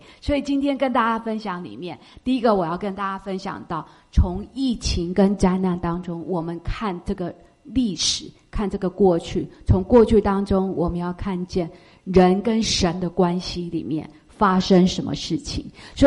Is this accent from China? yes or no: no; California, United States; 你知道，我来自加州，加州除了冬天以外，就是Golden State